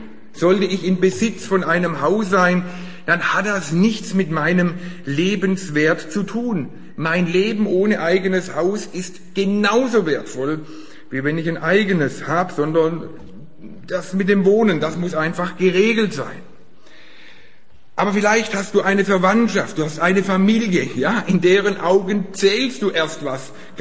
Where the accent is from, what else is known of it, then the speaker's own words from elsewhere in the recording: Baden-Württemberg, Germany; Ja, vielleicht liegt es dran an der schwäbischen Prägung, die ich habe. Ich bin im Schwabenland geboren und lebe da schon immer, muss aber betonen, mein Blutinneres ist urbadisch, das ist stammbaumäßig bewiesen, ja. Also mein Blut ist noch rein badisch.